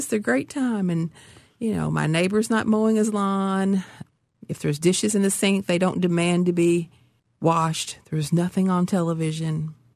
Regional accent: Appalachia, United States; as mountain people, as country people, as Appalachian people, we don't talk about

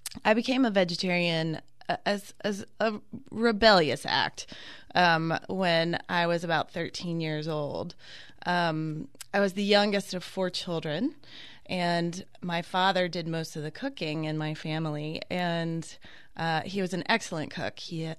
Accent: Chapel Hill, North Carolina, United States; And I also, you know, was growing up in Chapel Hill, and of course there's a strong barbecue culture in that area.

